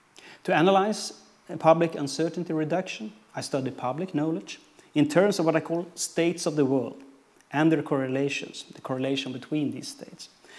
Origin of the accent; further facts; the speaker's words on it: Sweden; We are uncertain about the government will be formed in my home country, Sweden.